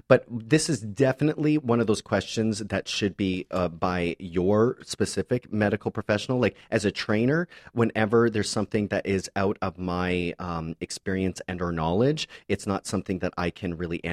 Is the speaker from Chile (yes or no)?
no; Windsor, Ontario, Canada; from Windsor, On